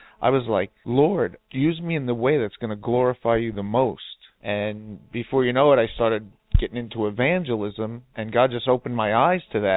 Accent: New York, United States; I'm from Long Island, New York

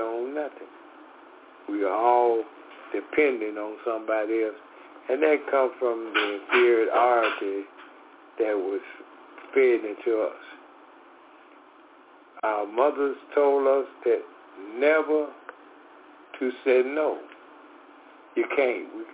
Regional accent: Decatur, Georgia, United States; We are from Decatur, Georgia. … we are from Decatur, Georgia.

